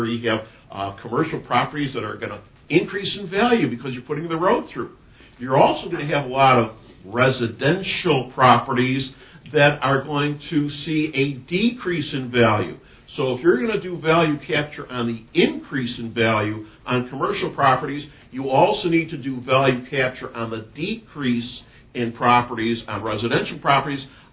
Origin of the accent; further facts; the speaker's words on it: Highland Park, Illinois, United States; Ladies and gentlemen, I grew up in Highland Park.